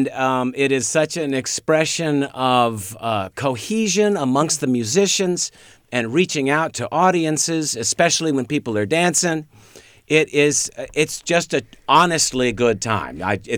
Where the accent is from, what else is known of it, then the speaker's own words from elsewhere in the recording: Sacramento, California, United States; my Christmas card to Sacramento. So I've lived here since I was 9 or 10 years old. So it really is like my hometown.